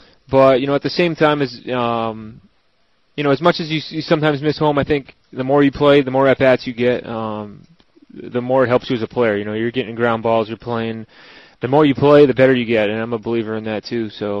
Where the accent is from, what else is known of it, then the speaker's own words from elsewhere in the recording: Northeast, United States; growing up in the Northeast, I had a bunch of friends and family drove down there